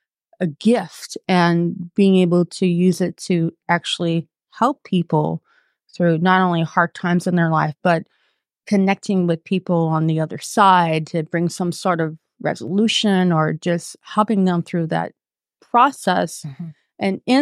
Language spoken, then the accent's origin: English; the South, United States; growing up in the South in a strict Catholic family.